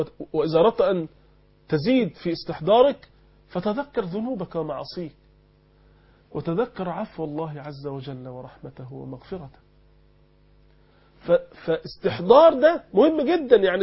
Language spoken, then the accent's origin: Arabic; Egypt; accent: Egyptian; زي ما احنا بنقول بلهجتنا المصرية